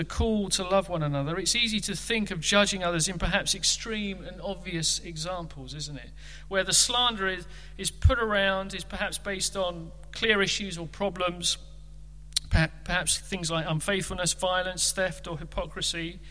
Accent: Ilford, London, United Kingdom; The church I grew up in Ilford

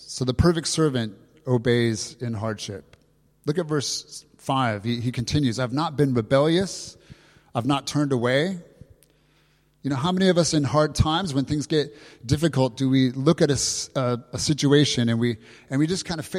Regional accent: Tennessee, United States; born there; also born or lived in California; I know you know me from California, but I was actually born in Tennessee. And my relatives in the South would say, I'm fixing.

